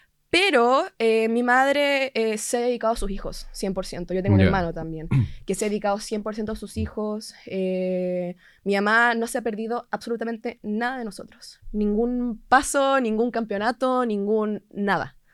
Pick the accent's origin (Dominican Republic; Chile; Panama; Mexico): Chile; Castro, Los Lagos; yo soy de Castro. Inicié obviamente en casa. Partí en Castro.